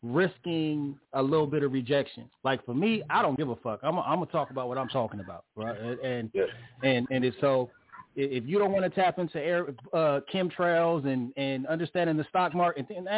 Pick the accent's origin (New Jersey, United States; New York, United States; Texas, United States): New York, United States; accent: New York; Yeah, in my New York accent, it's bars, B.